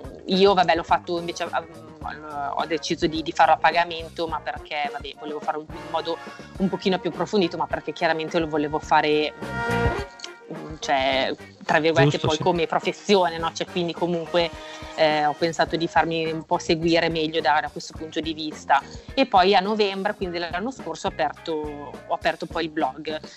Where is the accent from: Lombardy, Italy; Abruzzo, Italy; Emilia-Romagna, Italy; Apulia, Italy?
Lombardy, Italy; Gorgonzola; siamo di Gorgonzola, abbiamo appena preso il patentino del drone